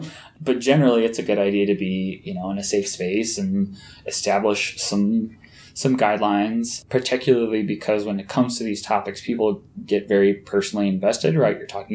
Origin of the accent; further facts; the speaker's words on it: United States; I mean, all I know is my own experience growing up in the States.